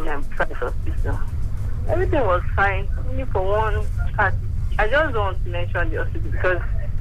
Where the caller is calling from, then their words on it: Ikotun, Lagos, Nigeria; from Ikotun.